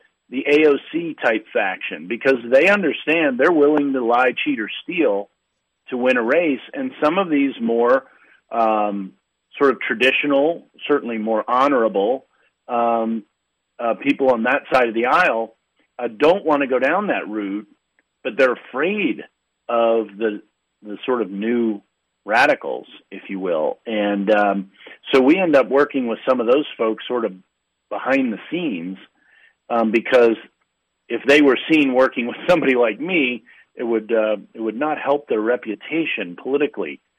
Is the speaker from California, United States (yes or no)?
no; Virginia, United States; I mean, in my home state of Virginia